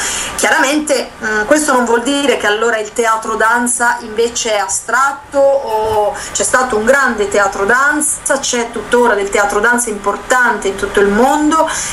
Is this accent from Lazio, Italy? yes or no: no; Liguria, Italy; vivevamo a Bologna. Insomma, siamo capitati a Bologna, insomma, per vari motivi, perché Alessandro era emiliano, io sono ligure